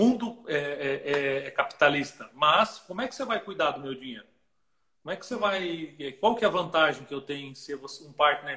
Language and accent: Portuguese; Joinville, Santa Catarina, Brazil; joinvilense, né? Você sabe que eu sou joinvilense, né?